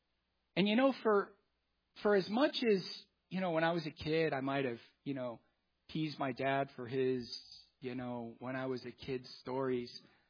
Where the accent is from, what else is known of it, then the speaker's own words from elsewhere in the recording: California, United States; our experiences as young boys growing up in Orange County in the 80s.